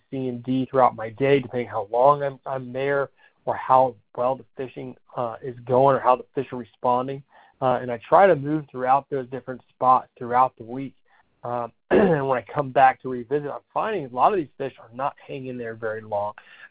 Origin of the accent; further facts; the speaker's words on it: Florida, United States; I'm from Florida, so I call them specks.